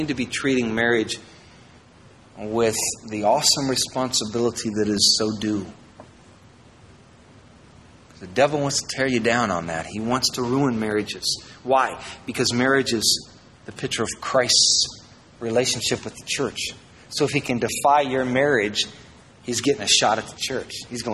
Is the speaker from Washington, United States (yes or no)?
no; Iowa, United States; Now, it's easy for me. I'm from Iowa.